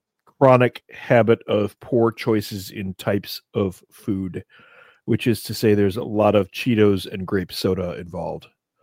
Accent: Ireland; Because I'm Irish and we're prone to break out into song.

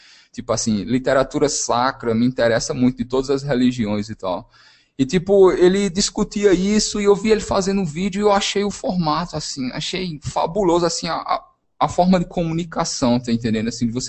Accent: Paraíba, Brazil; Mas eu sou Paraíba mesmo, tá ligado?

